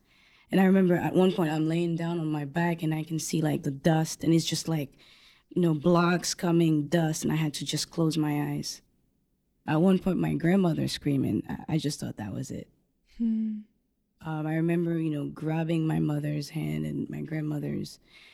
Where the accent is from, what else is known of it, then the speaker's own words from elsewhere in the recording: Port-au-Prince, Ouest, Haiti; moved away as an adult; now in United States; I was born in Haiti, Port-au-Prince, Haiti, and I've lived there for 19 years. Up until the earthquake.